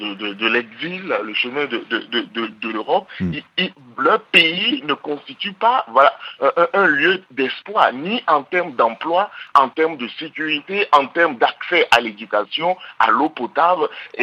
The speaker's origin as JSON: {"language": "French", "country": "Benin", "said": "puisque moi-même je suis béninois"}